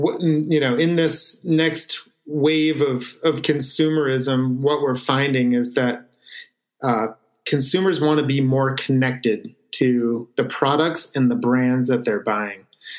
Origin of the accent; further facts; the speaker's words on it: New Hampshire, United States; We had heavy winters where I grew up in New Hampshire, so we get hammered with snow.